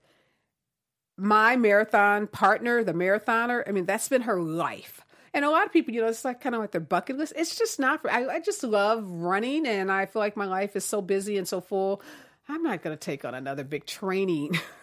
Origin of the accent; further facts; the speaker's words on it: Midwest, United States; now in Los Angeles, United States; I grew up in the Midwest. You couldn't even wear white after Labor Day. So you know how happy I am to be in LA?